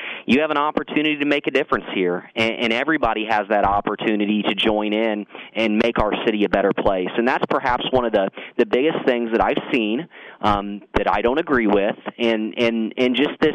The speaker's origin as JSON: {"language": "English", "town": "Frankfort", "country": "United States", "tie": "born or raised there", "said": "to move my hometown forward. That's what this was about for me. It wasn't a stepping stone. It wasn't a salary. It was simply I wanted to come back. I wanted to utilize my time on this earth, no matter how long it may be, and I wanted to make a difference for Frankfort."}